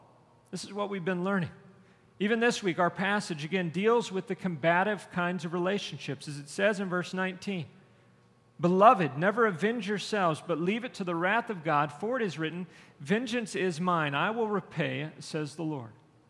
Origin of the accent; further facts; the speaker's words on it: Conroe, Texas, United States; growing up in my hometown of Conroe, Texas, back when I grew up, the town was pretty small at that point.